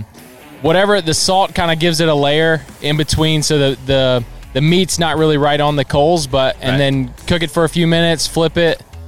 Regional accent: Virginia, United States; I'm from Virginia, so in the offseason I'm in Virginia back home, Northwest Virginia, and it's getting pretty cold around the time that we report

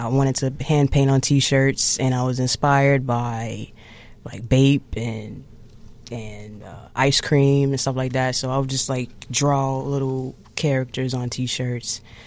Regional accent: Chicago, Illinois, United States; Yeah, I grew up South Side, Chicago, more like South Shore. That's pretty much where I was at, 72nd and Oldsby, to be exact.

